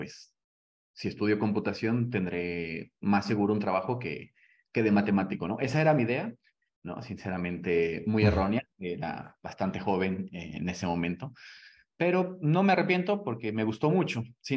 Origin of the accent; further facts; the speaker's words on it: Puebla, Mexico; yo estudié ciencias computacionales en la Benemérita Universidad Autónoma de Puebla, que es de donde yo soy.